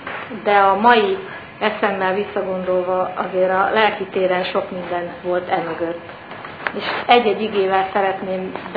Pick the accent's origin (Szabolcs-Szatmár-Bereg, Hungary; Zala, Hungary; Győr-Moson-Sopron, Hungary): Szabolcs-Szatmár-Bereg, Hungary; Nyíregyháza; Nyíregyházán születtem, és ott is nőttem fel, egy teljesen normális szerető családban. Egy testvérem van, ő fiatalabb, mint én vagyok, egy fiú.